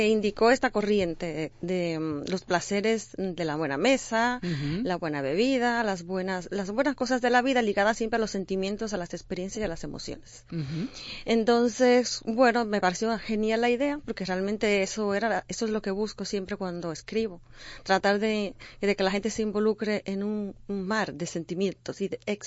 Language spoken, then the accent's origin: Spanish; Dominican Republic; now in Spain; Sí, soy dominicana realmente.